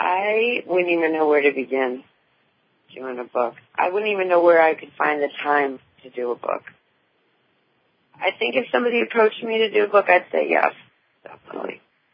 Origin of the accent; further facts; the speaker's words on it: Long Island, New York, United States; they had no idea what it was like growing up in Long Island in New York.